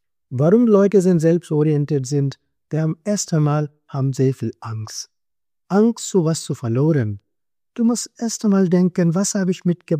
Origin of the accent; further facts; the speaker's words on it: India; German is a second language; now in Germany; Ja, ich ursprünglich komme aus Indien, aber meine Heimat momentan ist Deutschland.